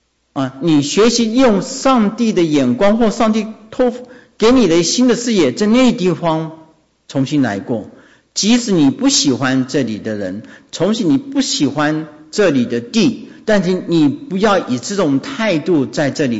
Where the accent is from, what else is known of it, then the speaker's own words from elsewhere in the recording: Taiwan; 我小时候在一个像是眷村的地方生活，在那里长大，